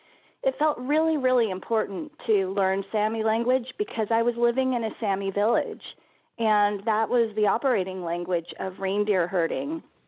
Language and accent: English; Indiana, United States; I'm a Midwesterner. I'm from Indiana, and I don't know what it's like in Oklahoma